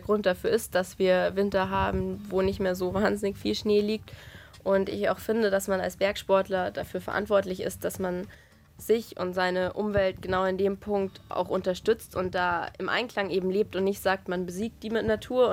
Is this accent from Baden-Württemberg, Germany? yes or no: no; Munich, Bavaria, Germany; Ich bin in München aufgewachsen und mit meinen Eltern immer schon in die Berge gegangen